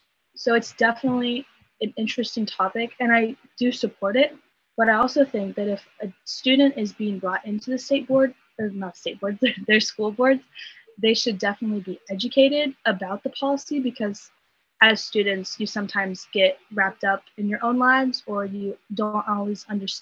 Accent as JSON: {"language": "English", "region": "Iowa", "country": "United States", "said": "we come from Iowa is a very rural state, and the fact that agriculture is its main production."}